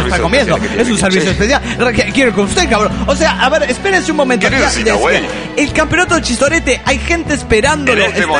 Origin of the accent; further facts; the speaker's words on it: Venezuela; de Caraga, Venezuela.